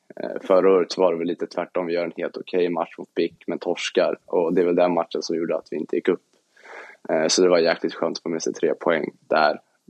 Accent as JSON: {"language": "Swedish", "town": "Stockholm", "region": "Stockholm County", "country": "Sweden", "said": "jag är ju från Stockholm"}